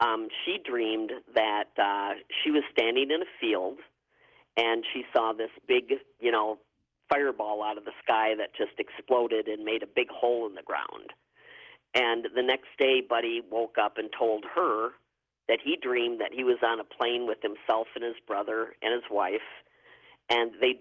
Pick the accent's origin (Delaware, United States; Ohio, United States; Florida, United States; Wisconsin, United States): Wisconsin, United States; I'm from Wisconsin